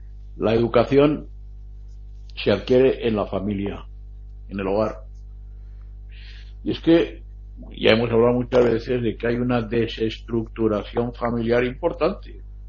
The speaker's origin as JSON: {"language": "Spanish", "country": "Spain", "said": "Aquí en España tenemos una costumbre de llamar latinos a los latinoamericanos. Este es latino, y tú eres latino también. Yo digo, tú también eres latino. Y yo digo, no, yo soy español."}